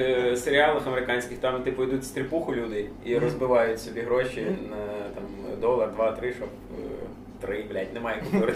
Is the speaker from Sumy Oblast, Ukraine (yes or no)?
yes; Sumy, Sumy Oblast, Ukraine; Я можу сказати просто, от я з Сум, і я можу сказати про сумського меру.